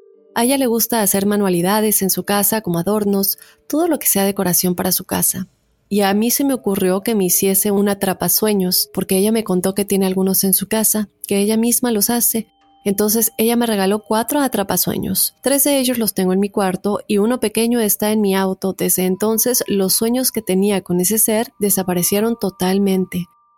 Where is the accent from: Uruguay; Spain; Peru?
Peru; now in United States; Soy de Perú, actualmente radico en los Estados Unidos, pero quisiera contarte mi caso cuando estaba en Perú.